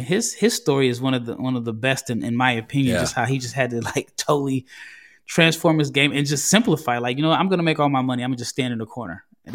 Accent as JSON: {"language": "English", "town": "Omaha", "region": "Nebraska", "country": "United States", "said": "so I am from Omaha"}